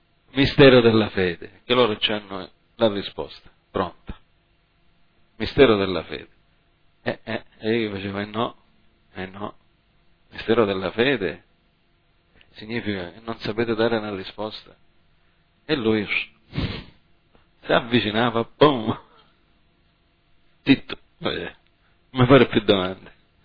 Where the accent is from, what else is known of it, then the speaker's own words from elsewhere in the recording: United States; now in Italy; Io non ho una grande memoria. Io sono cresciuto in America, lì non ci facevano memorizzare le poesie come qua in Italia.